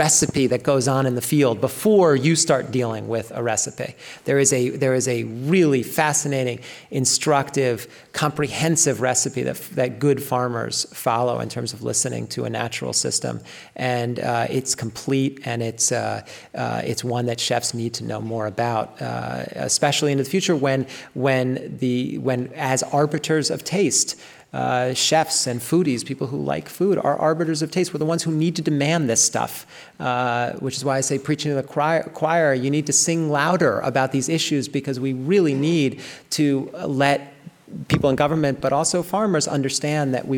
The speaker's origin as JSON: {"language": "English", "region": "New York", "country": "United States", "said": "I come from the Lower Hudson Valley, New England."}